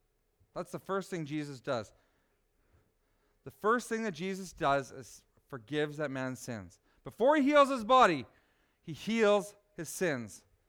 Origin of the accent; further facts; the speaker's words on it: the South, United States; accent: Southern; Picture my southern accent right now when I say Bubba and all that.